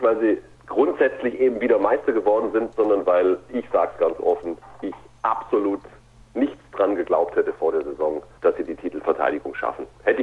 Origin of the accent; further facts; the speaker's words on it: Ulm, Baden-Württemberg, Germany; Ich komme ja aus der Ulmer Gegend